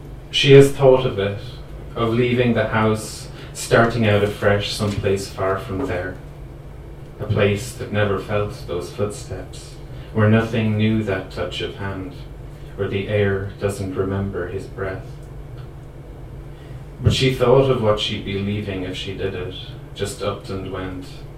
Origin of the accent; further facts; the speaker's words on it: Limerick, Munster, Ireland; Some of you know that I'm from Limerick, and some of you that I don't know won't know that, but this poem is very much a Limerick poem.